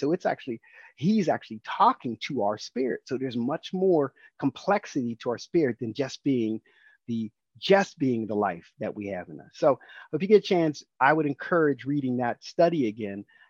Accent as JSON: {"language": "English", "country": "United States", "said": "When we kind of go somewhere, the first thing we say is we're American, and we have that pride"}